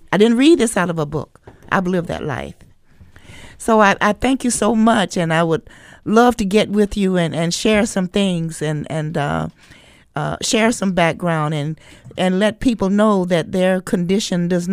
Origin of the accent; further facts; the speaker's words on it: Maryland, United States; I'm from Black Court Projects, 26 South Exeter Street, Apartment 4F.